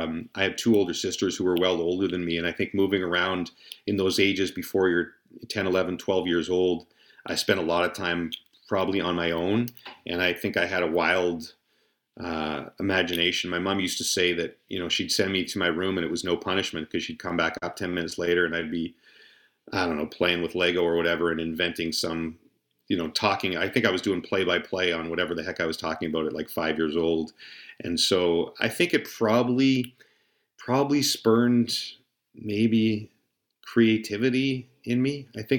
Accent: Ottawa, Ontario, Canada; born there; also born or lived in Edmonton; So I was an RCMP kid. So in my younger years, I was everywhere. My dad kept getting transferred. I was born in Ottawa, moved to Edmonton as a child.

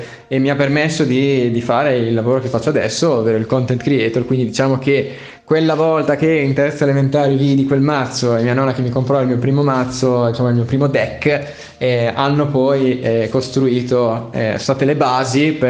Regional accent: San Marino; io sono di San Marino

